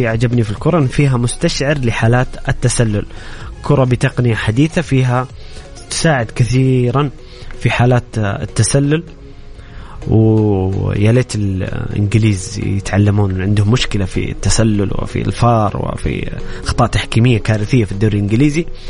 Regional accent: Saudi Arabia; أصبح أمر بديهي بالنسبة لنا كسعوديين أنه نتأهل كأس العالم

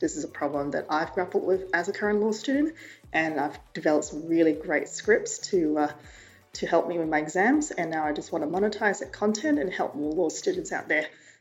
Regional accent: Sydney, New South Wales, Australia; I'm from Sydney, Australia.

